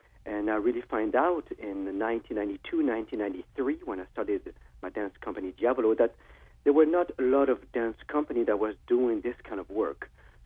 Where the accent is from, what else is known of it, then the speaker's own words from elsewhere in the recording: Paris, Île-de-France, France; English is a second language; moved away as an adult; now in United States; You know, I grew up in Paris, France.